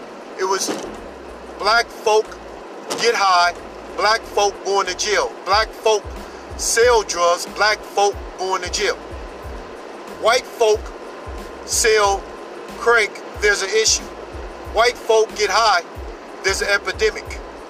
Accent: Oakland, California, United States; I'm from Oakland, California. So I know about the demographics in my city.

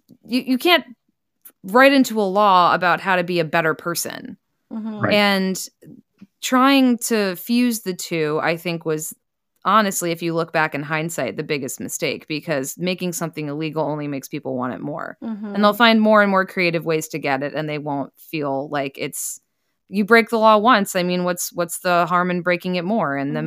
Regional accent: Utah, United States; because I grew up in Utah where the beer being served can't be over 3.2%.

